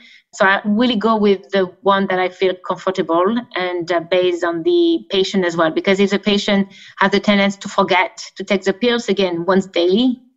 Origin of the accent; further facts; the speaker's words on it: Canada; I'm very biased because I'm from Canada.